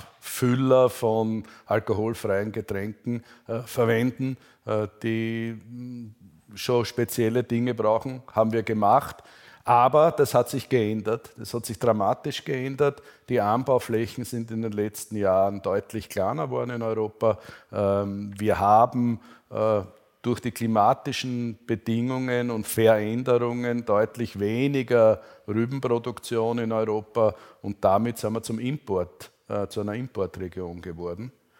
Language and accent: German; Burgenland, Austria; Ich bin Burgenländer, ich bin bekennender Burgenländer, ich habe ganz tiefe Wurzeln im Burgenland. Ich bin sehr lang schon beruflich unterwegs, habe aber das Burgenland nie als meine Heimat verlassen.